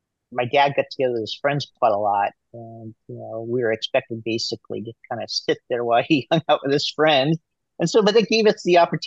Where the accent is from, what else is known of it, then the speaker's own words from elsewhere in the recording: Oregon, United States; And so I grew up around, a blue collar, Southern Central Oregon, area, and that's, that's where, that's what I resona